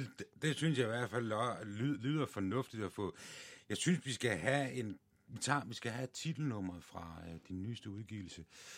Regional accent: Region of Southern Denmark, Denmark; Nu er jeg selv fynboer

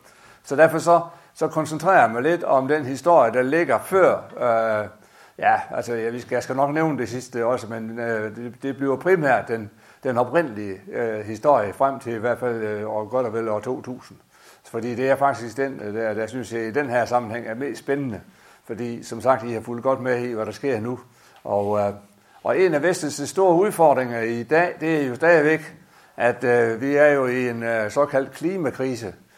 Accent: Spjald, Central Denmark Region, Denmark; now in Ådum, Denmark; Og jeg bor nu i Ådum, men jeg er egentlig kommet mest fra, jeg er egentlig født og opvokset i Spjald. Jeg er født den 20. december 1947.

